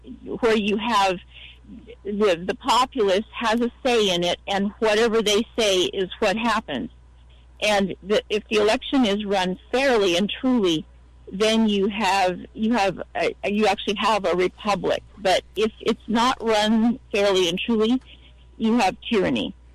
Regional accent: DR Congo; English is a second language; let me get back to growing up in Congo. That gave me a perspective because I grew up under a dictator.

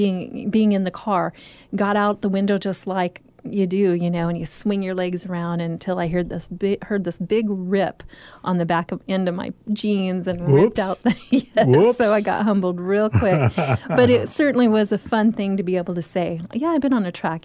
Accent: Salem, Massachusetts, United States; also born or lived in Arkansas; Life was good in Arkansas, but we thought, why not come out and experience the adventure? Since this is my hometown, why not come and experience Salem and the people of Salem at this point in our lives?

